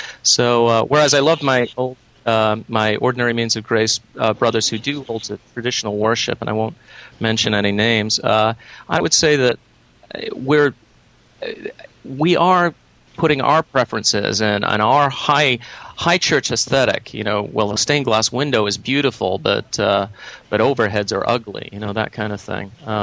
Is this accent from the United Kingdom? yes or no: yes; United Kingdom; because I'm originally from Britain.